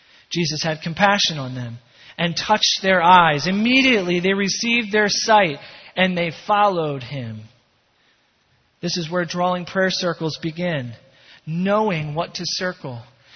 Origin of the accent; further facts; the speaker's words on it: Philadelphia, Pennsylvania, United States; went to work for a mission in my hometown of Philadelphia.